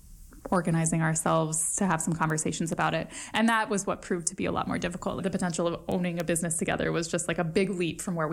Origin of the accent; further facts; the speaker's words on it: West Coast, United States; I grew up on the West Coast.